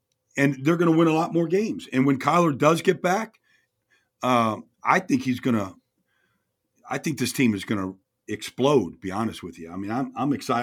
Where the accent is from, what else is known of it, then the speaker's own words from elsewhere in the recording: New York, United States; I'm from New York, get to go home to New York